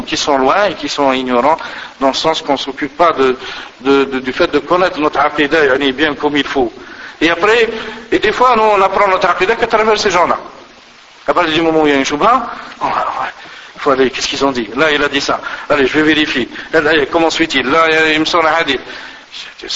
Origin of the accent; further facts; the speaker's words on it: Algeria; Moi aussi, je suis algérien